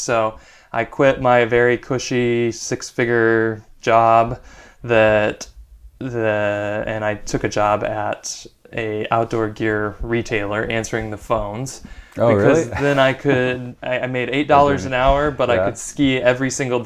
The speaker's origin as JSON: {"language": "English", "region": "Texas", "country": "United States", "tie": "born or raised there", "said": "I grew up in Texas and ended up going to school in New Jersey at Princeton, met my wife there."}